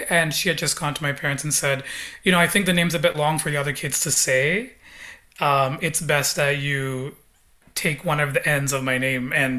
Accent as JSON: {"language": "English", "town": "Scarborough", "region": "Ontario", "country": "Canada", "tie": "born or raised there", "also_born_or_lived": "Waterloo, Canada", "said": "I went from being born and raised in Scarborough, Ontario, to moving to Waterloo to attend Wilfrid Laurier."}